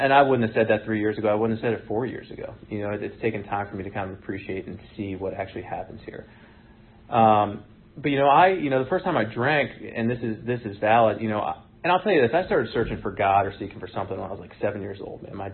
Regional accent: Friendship Heights, District of Columbia, United States; So I was like, I'm from Friendship Heights, you know what I mean? And that's, like, the metro station there.

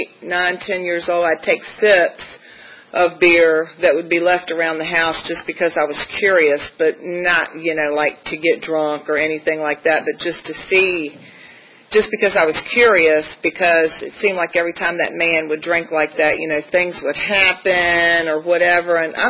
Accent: Virginia, United States; I'm originally from Tidewater, and I'm one of six girls.

